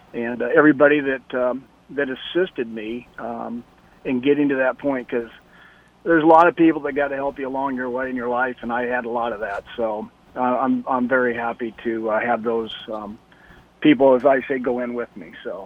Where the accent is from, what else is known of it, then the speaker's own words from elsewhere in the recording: Nebraska, United States; Well, you know, like most of us growing up in Nebraska, you just went from sport to sport.